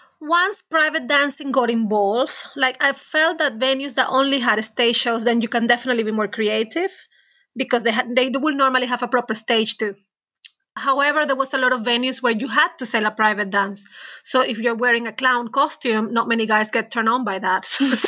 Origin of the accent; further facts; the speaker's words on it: Venezuela; Well, I'm originally from Venezuela. So our culture is already quite colorful and flamboyant.